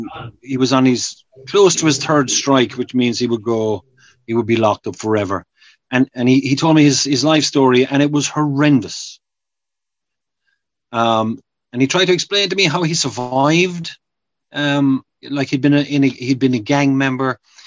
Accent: Ireland; growing up in Ireland in the 70s, I grew up in a one-parent family. It was just my mom, me and my three brothers.

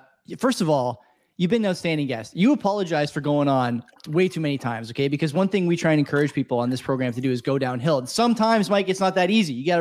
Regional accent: Canada; but still as a Canadian, you know, I was a hockey player when I was a kid.

